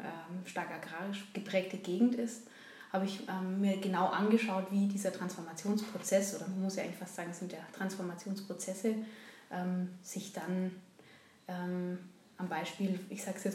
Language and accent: German; Kerala, India; Ich komme aus der Region, in der ich auch meine Feldforschung dann gemacht habe